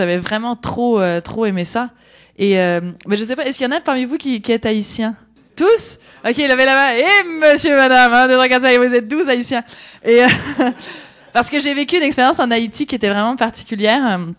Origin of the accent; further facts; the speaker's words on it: France; born there; je suis née en France de parents québécois, ce qui explique mon petit accent dont j'entends parler à peu près tous les jours.